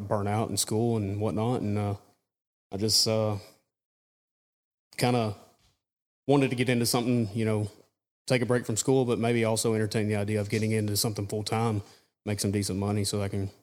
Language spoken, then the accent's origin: English; Manchester, Tennessee, United States; So I grew up in a small town of Manchester, which is, if you look at the map, I-24 in Tennessee.